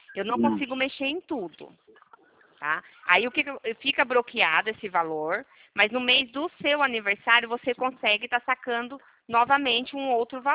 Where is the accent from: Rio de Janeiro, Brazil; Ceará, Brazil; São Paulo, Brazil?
São Paulo, Brazil; Campinas; sou de Campinas